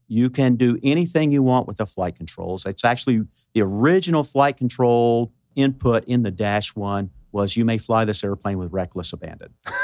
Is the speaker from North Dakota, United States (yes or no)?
no; Arkansas, United States; I'm originally from Arkansas, and I grew up there.